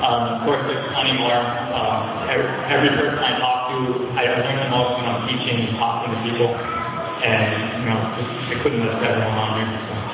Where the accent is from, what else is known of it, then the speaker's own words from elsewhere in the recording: Hilo, Hawaii, United States; born there; So I was born in Hawaii, at Hilo Hospital in 1985. Lived here the majority of my life.